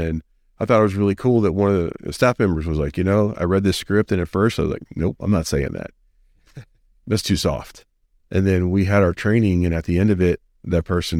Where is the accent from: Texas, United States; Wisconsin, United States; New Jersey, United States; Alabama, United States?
Texas, United States; I'm proud of that as a Texan.